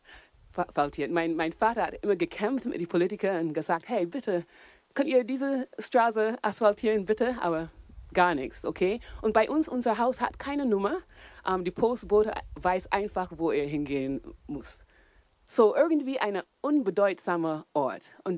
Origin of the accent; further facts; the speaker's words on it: Barbados; now in Germany; ich bin jetzt hier in Bobbengrün. Ich bin auf Barbados aufgewachsen. Das ist eine kleine Insel in der Karibik. Und diese Insel wohnen weniger als die Hälfte von den Leuten von Nürnberg. So sehr klein.